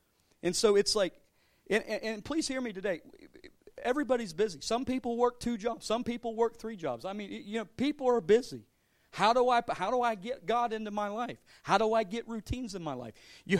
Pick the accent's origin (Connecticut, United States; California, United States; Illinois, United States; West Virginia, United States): West Virginia, United States; I am from Ritchie County, so you guys, if you don't know what mudding is